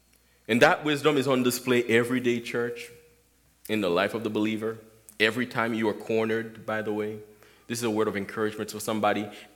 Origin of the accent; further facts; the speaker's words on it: Haiti; You know, I used to live in Haiti. Oh, I grew up in Haiti.